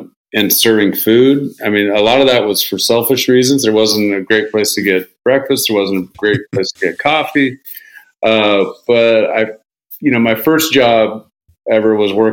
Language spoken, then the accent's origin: English; Seattle, Washington, United States; I was from Capitol Hill. No kids had cars. We were all bikes and skateboards.